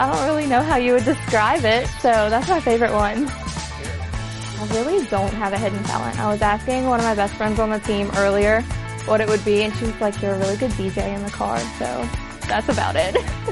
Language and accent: English; Covington, Louisiana, United States; I am from Covington, Louisiana, and I'm a rookie.